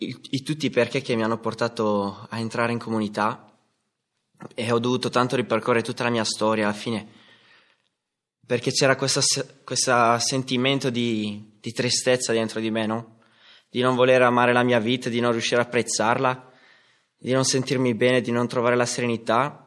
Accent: Novara, Piedmont, Italy; Io ho 22 anni, vengo da Novara

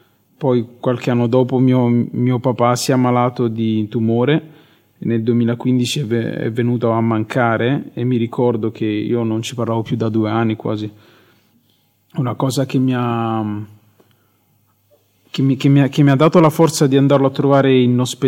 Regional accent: Rome, Lazio, Italy; ho 29 anni, vengo da Roma

